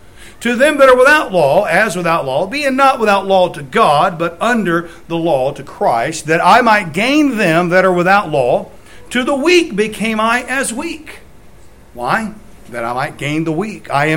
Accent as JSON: {"language": "English", "country": "United States", "said": "You know, I'm an American."}